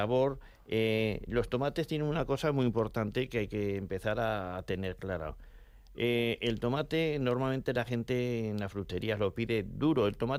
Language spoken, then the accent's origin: Spanish; Montañana, Aragon, Spain; Yo soy de Montañana. En Montañana, yo recuerdo cuando era crío de 12, 14 años, íbamos a coger tomates, los chavales